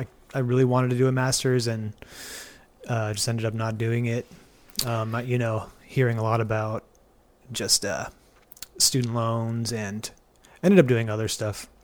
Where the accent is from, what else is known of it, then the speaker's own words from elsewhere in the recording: DeKalb, Illinois, United States; Well, I'm from DeKalb, which is where Northern Illinois University is. Well, I'm kind of from, I moved around to Illinois.